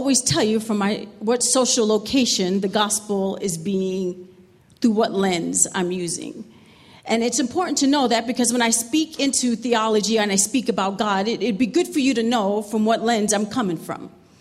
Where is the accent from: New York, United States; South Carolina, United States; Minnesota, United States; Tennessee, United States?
New York, United States; New York City; If you've been with me, you know that I'm from New York City, so I roll.